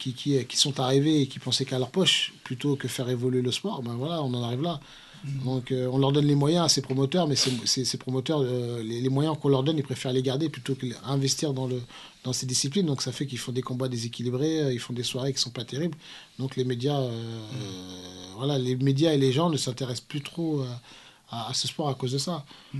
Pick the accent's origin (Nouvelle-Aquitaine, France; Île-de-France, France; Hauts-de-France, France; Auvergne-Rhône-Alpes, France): Île-de-France, France; Noisy-le-Grand; parce que nous, on vient de Noisy-le-Grand, donc nous vient de Noisy-le-Grand. Moi, j'ai commencé la boxe à Noisy-le-Grand